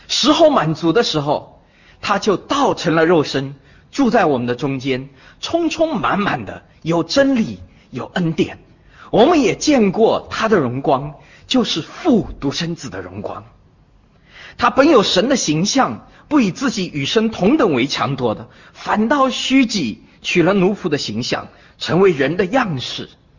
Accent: Suzhou, Jiangsu, China; 我是苏州人

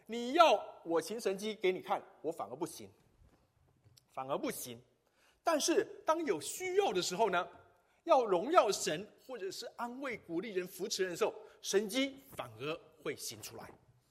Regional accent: Taiwan; 如果说我们台湾人哈，我们华人如果能够嫁给外国人哈

